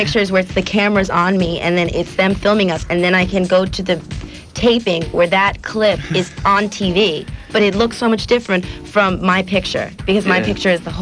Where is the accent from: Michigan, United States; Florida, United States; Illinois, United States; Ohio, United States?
Florida, United States; Miami; Baby. This is my hometown.